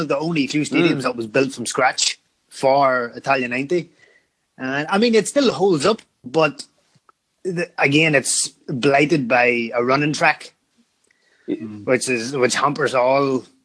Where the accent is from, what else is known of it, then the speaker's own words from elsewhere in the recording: Ireland; now in Beijing, China; So I'm an Irishman currently living in the smoggy capital of Beijing. Been living here for about 8 months or so.